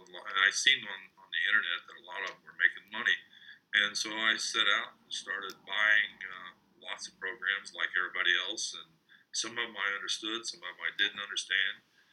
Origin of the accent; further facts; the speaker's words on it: United States; Well, I'm from the United States, 68 years old.